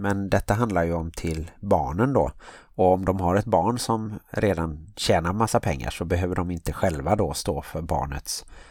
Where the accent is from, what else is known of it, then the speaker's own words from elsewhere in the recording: Gothenburg, Västra Götaland County, Sweden; Och jag som är göteborgare och bonuspappa